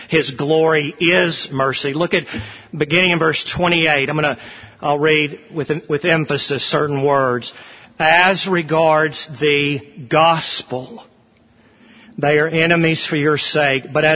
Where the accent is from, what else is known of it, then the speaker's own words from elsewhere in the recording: Jackson, Mississippi, United States; that little Gentile growing up in Jackson, Mississippi, out of 7.5 billion people on the face of the earth.